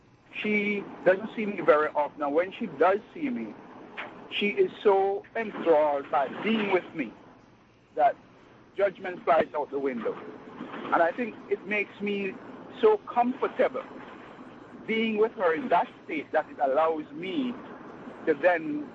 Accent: Brooklyn, New York, United States; I'm from Brooklyn.

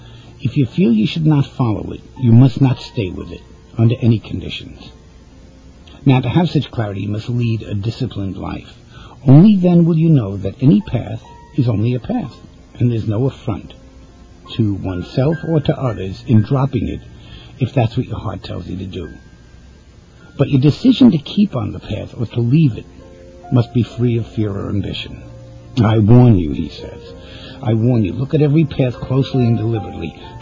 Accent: New York City, New York, United States; We both came from the same neighborhood. And we talked about growing up in Greenwich Village, you know, our teenage and young adult years

